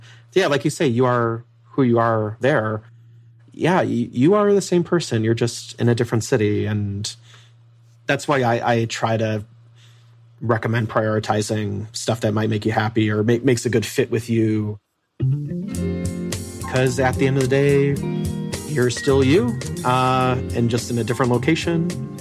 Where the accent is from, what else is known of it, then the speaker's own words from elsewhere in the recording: Midwest, United States; So like I'm from the Midwest